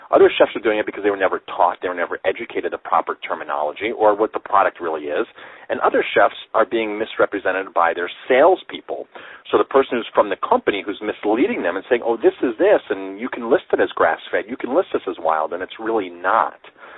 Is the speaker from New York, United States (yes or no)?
yes; New York, United States; I'm from New York, New York State. Not New York City, but New York State. I'm in the beautiful Hudson Valley.